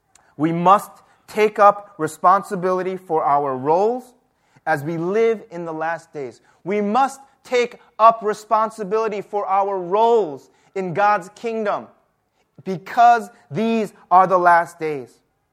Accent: Chicago, Illinois, United States; I'm from Chicago.

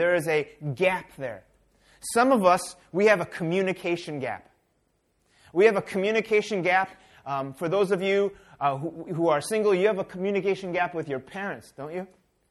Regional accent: United States; born there; my parents are Korean immigrants and they lived in the United States. I was born in the United States. I cannot speak a lick of Korean.

